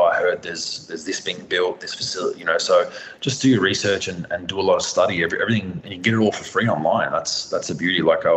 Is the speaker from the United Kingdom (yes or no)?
no; Endeavour Hills, Victoria, Australia; What I grew up in Endeavour Hills, I think they were probably 205 or 210 or even 2 metres. So, yeah, grew up ducking your head a lot.